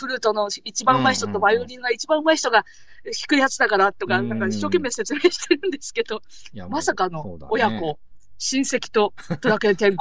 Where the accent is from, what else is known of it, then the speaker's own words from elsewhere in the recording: Mito, Ibaraki, Japan; ドラクエ10のオーケストラコンサートが、地元の水戸で、新しくできた市民会館でやるっていうので、チケット取ったんです。